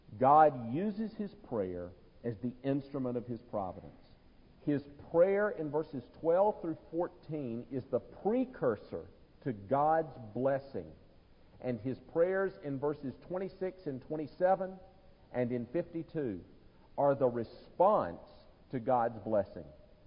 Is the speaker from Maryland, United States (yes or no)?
no; Greenville, South Carolina, United States; I'm from Greenville, South Carolina.